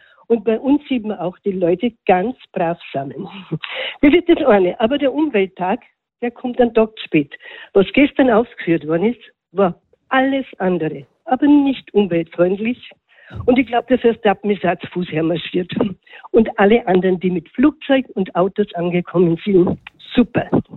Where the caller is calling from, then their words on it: Elixhausen, Salzburg, Austria; ich bin aus Elixhausen.